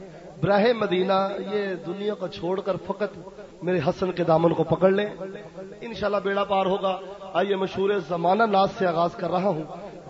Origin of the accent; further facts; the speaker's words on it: Punjab, Pakistan; ہم پنجاب کے رہنے والے ہیں